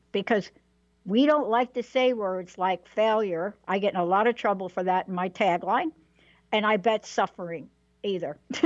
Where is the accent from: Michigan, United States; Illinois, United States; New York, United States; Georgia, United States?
New York, United States; Bronx; I'm a girl from the Bronx.